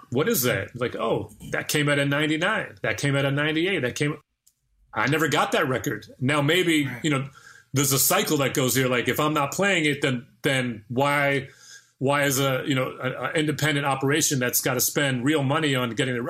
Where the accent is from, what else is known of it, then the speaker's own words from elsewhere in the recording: New York, United States; like I grew up, like you could practically see Queensbridge from where I grew up on the East Side